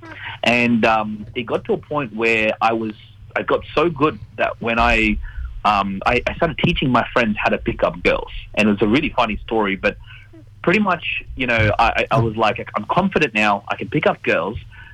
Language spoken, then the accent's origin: English; India; And, you know, during that time, I got teased for being Indian because there was no other Indians around.